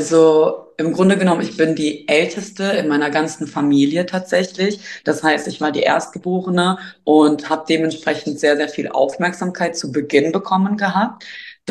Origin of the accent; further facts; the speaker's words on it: Germany; Nein, ich bin in Deutschland aufgewachsen